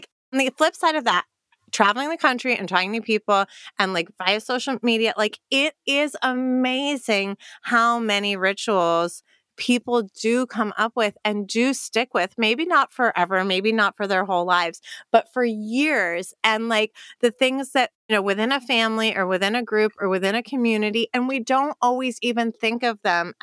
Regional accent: United States; I mean, obviously I grew up in America

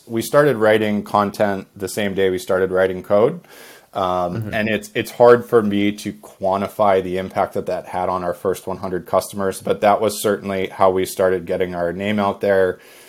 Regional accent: Boston, Massachusetts, United States; now in San Diego, United States; We always have been, although we are all initially from the Boston area. That's where we all sort of met and worked together previously. And now Dave is in Boston, but I'm in San Diego

